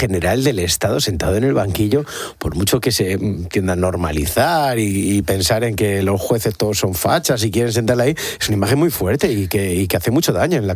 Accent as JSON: {"language": "Spanish", "region": "Galicia", "country": "Spain", "said": "Yo soy gallego"}